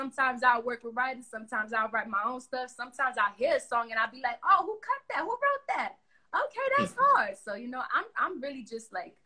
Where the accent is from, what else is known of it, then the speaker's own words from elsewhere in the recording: Bronx, New York, United States; I was from, you know, of course I'm from the Bronx.